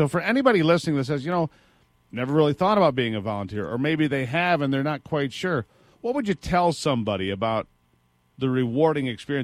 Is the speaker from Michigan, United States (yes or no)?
yes; Michigan, United States; born there; I was born in Sparrow Hospital.